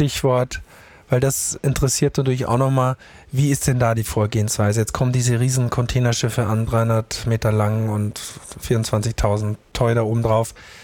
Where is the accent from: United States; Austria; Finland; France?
Austria; now in Hamburg, Germany; Ich bin Österreicher und bin hier nach Hamburg gezogen, ist 33 Jahre her.